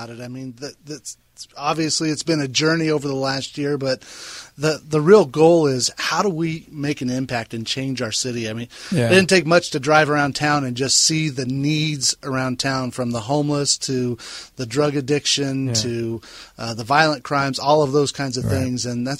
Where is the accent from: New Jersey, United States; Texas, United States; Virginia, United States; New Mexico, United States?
New Mexico, United States; Albuquerque; Well, we're from Albuquerque, so I mean, it wasn't, LA wasn't thinking about it.